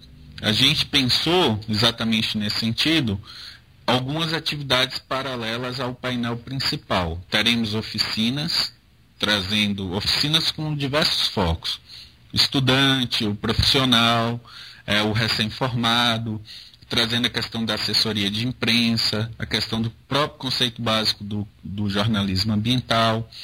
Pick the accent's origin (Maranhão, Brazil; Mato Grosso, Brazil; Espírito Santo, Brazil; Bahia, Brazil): Bahia, Brazil; now in São Paulo, Brazil; Eu sou baiano, moro